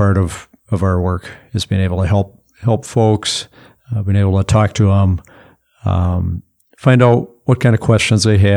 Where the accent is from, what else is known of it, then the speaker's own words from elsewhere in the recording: West St. Paul, Minnesota, United States; I grew up in West St. Paul, Minnesota, and great neighborhood. Betty Lane, it's a brand new neighborhood, just loaded with kids.